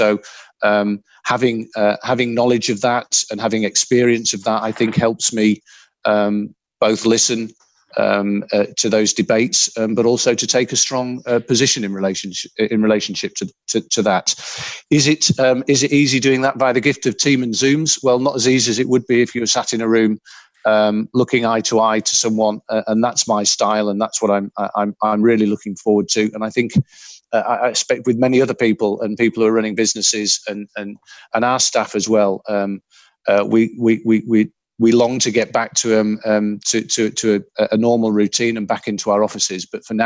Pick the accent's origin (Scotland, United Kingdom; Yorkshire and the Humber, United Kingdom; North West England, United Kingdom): Yorkshire and the Humber, United Kingdom; You know, I come from Yorkshire, the north of England.